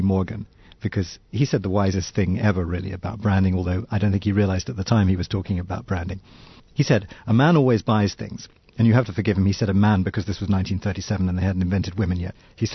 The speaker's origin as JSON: {"language": "English", "country": "United Kingdom", "said": "Well, I'm from the United Kingdom, which is often confused with London."}